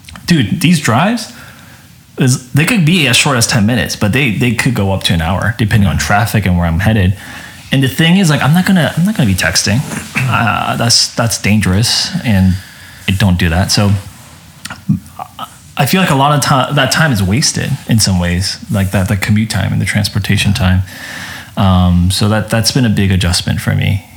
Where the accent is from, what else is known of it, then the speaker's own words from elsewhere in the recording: Torrance, California, United States; also born or lived in South Korea; I immigrated to Los Angeles, actually, when I was really young. So when I was six, I was born in Korea, and we moved to Torrance, California, which is in South Bay.